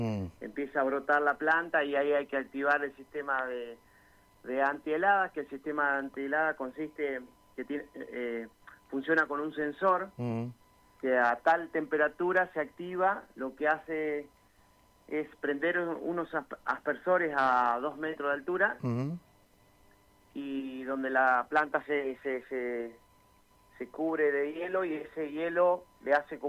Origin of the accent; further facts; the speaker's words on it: Esquel, Chubut, Argentina; yo me crié acá en Esquel, nacido y criado, mis padres vinieron de Corrientes, mi madre de Cutralcó, somos 4 hermanos, yo me crié al lado de mi padre peluquero